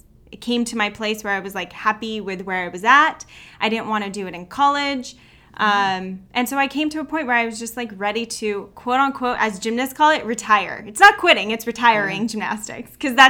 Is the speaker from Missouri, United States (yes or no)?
no; California, United States; I am from California.